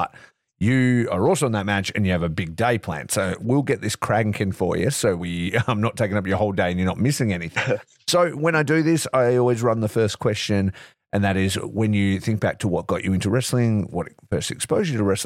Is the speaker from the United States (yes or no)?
no; Geraldton, Western Australia, Australia; I grew up in Geraldton, so we're a little bit behind anyway.